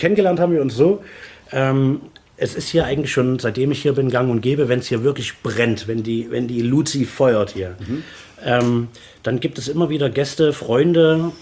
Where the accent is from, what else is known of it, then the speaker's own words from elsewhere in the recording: Chemnitz, Saxony, Germany; also ich komme ursprünglich aus Chemnitz, habe im Marketing gearbeitet